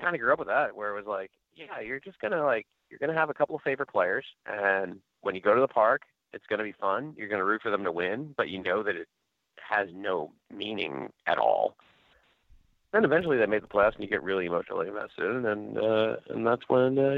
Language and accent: English; New York, United States; I grew up in New York at a time when, you know, I grew up in the 80s